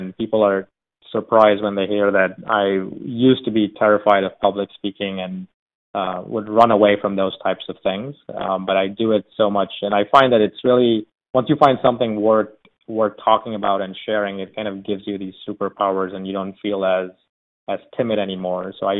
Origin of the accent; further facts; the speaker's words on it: Nigeria; moved away as an adult; now in United States; So I grew up in Africa. I've been living in the U.S. for a long time.